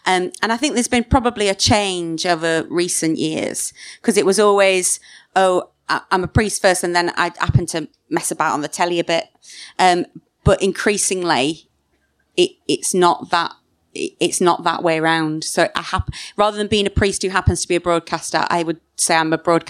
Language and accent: English; Sheffield, Yorkshire and the Humber, United Kingdom; So I'm from Sheffield originally. Work very solidly working class family.